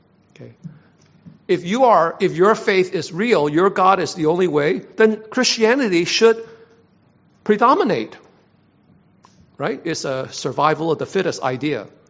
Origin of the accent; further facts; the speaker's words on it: Hong Kong; now in United States; my parents are from China, I'm from Hong Kong, I migrated to U.S., I became a Christian in the U.S.